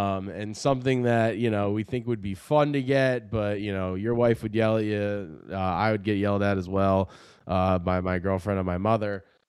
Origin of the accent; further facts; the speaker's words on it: Delaware, United States; Holy Whale thought it was funny that I was from Delaware.